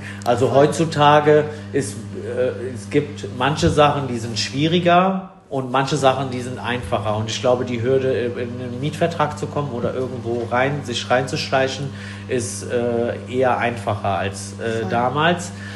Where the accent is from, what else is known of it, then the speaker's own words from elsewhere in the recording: Italy; Als Italiener noch nie in Rom gewesen, obwohl wir da 25 Jahre lang dran vorbei gefahren sind.